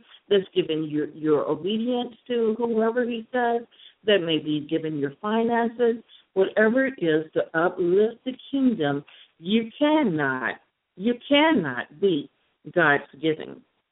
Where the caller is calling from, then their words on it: San Antonio, Texas, United States; Again, I am your host … I come to you live from San Antonio, Texas.